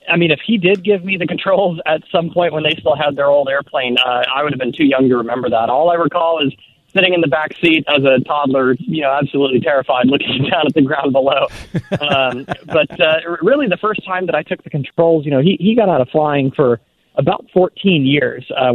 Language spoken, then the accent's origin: English; Austin, Texas, United States; Austin, Texas, which is actually where I'm standing at the moment, born and raised.